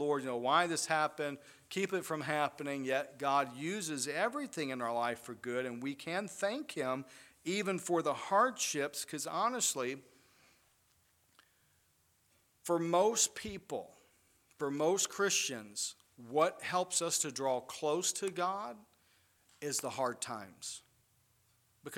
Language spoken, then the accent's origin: English; United States; Because growing up in America, we have become desensitized to the fact